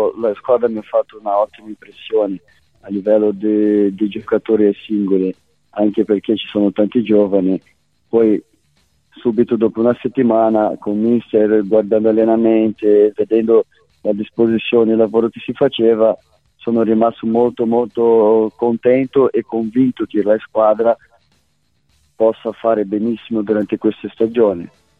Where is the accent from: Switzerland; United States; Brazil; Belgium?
Brazil; io come brasiliano